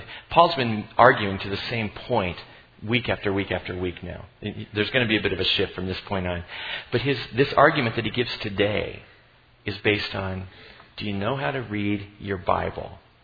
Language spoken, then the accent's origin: English; United States; I love being an American. I love being American.